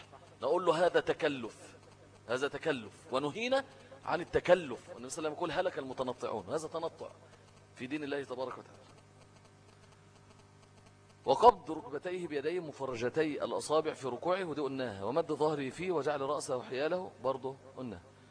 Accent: Egypt; لان المشهور عندنا في مصر ايه، حفص مش ورش

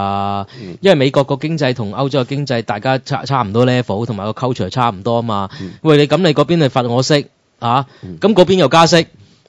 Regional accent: Hong Kong; 即係 at least 我哋香港人咁睇、

